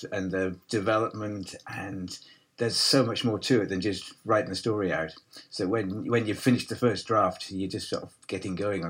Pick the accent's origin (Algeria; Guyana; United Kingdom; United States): United Kingdom; Hexham, North East England; moved away as an adult; now in Ashbourne, United Kingdom; So I grew up, born and bred in Hexham. And I moved down here 20 years ago now.